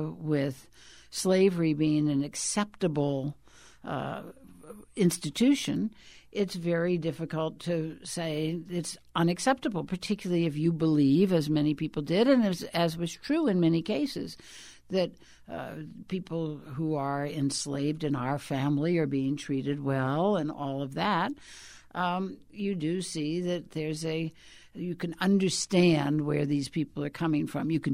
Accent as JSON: {"language": "English", "town": "New Orleans", "region": "Louisiana", "country": "United States", "tie": "born or raised there", "said": "Now, she didn't feel that way about my hometown of New Orleans."}